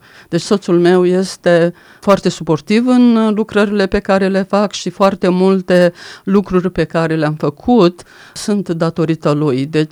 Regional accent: Mlenăuți, Botoșani County, Romania; În județul Botoșani, în satul Mlenăuți, am iubit foarte mult, am avut o copilărie extraordinar de binecuvântată.

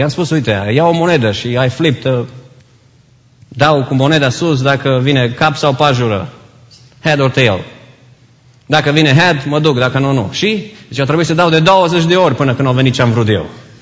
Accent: Romania; Pentru noi ca români, și I don't, no offense la nimeni, dar pentru că suntem majoritatea dintre noi români, pentru noi biserica este o oază, dacă vreți, de românism.

